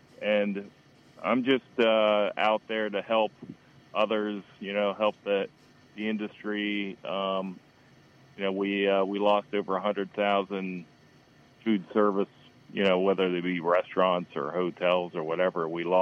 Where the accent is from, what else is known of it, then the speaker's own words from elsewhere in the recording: Hershey, Pennsylvania, United States; And that was probably one of the best restaurants in Pennsylvania where I grew up. I grew up in Hershey, PA.